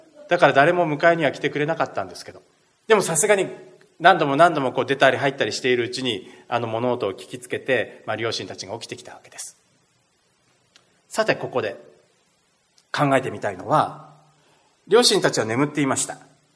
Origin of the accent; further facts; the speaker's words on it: Toyama, Japan; 私の実家は富山なんですけど